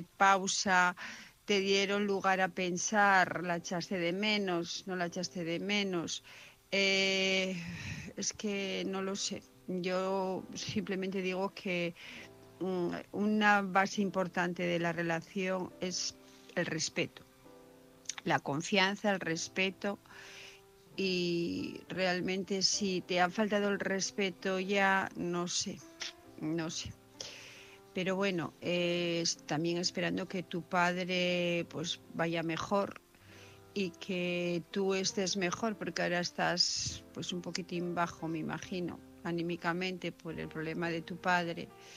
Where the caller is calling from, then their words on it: Asturias, Spain; de Asturias.